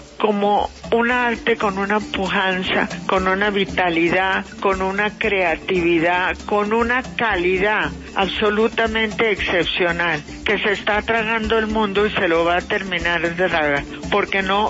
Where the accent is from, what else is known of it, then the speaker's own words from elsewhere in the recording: Colombia; un infinito orgullo como colombiana, como ex esposa de Fernando Botero y como madre de sus hijos.